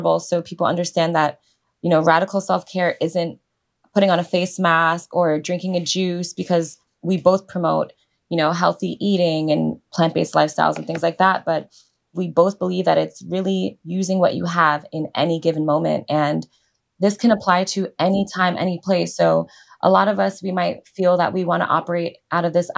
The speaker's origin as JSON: {"language": "English", "region": "New York", "country": "United States", "said": "But a lot of it, as a New Yorker, I know this fast pace sometimes has me confused that I should be somewhere that I'm not"}